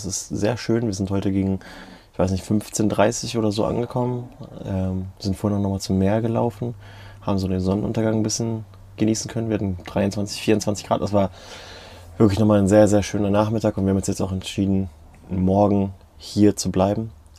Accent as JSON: {"language": "German", "town": "Hanover", "region": "Lower Saxony", "country": "Germany", "tie": "born there", "said": "ich bin geboren in Hannover."}